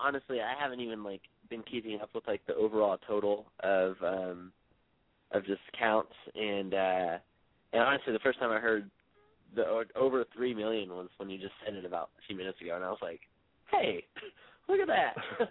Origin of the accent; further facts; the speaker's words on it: Texas, United States; now in Nashville, United States; I grew up in Texas, or, you know, spent a good chunk of my life in Texas, and the lure of coming out here in Nashville